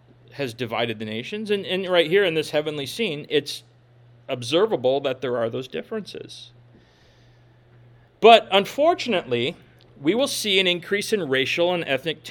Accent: Minnesota, United States; So I'm from Minnesota.

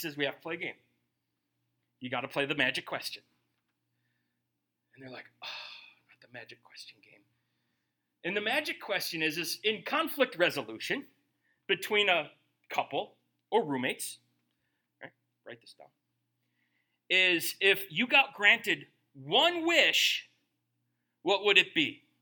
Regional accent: United States; I'm an American. I have sicknesses because I eat too much.

